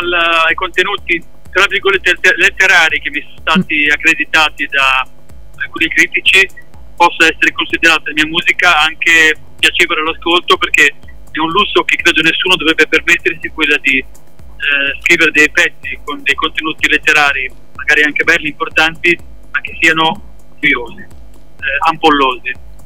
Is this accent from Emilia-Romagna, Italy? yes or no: no; Genoa, Liguria, Italy; io sono un genovese atipico